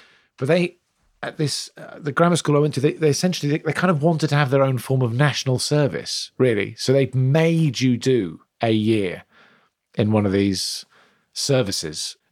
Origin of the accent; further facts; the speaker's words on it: Portsmouth, South East England, United Kingdom; I had that a bit as a kid because growing up in Portsmouth is basically just one huge military base.